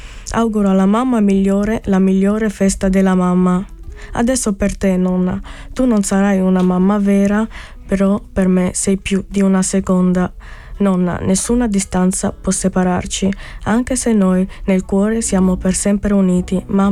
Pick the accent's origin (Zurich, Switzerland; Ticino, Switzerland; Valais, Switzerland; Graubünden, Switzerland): Zurich, Switzerland; born there; Sì, sono nato qua.